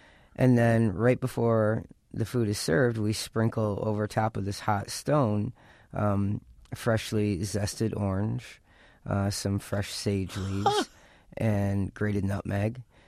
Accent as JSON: {"language": "English", "region": "Michigan", "country": "United States", "tie": "born or raised there", "said": "I grew up in Michigan, and one of the things that we used to do when it was a little bit more environmentally acceptable was rake the oak leaves out of our front yard out to the street."}